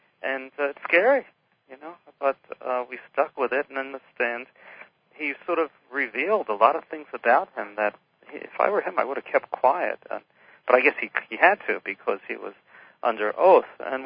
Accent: Brooklyn, New York, United States; Oh, yes. Yeah, I'm from Brooklyn originally.

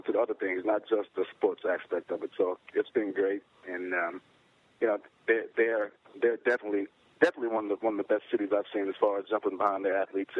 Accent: Bessemer, Alabama, United States; I'm from Bessemer, Alabama, and you know, I see a lot of situations there.

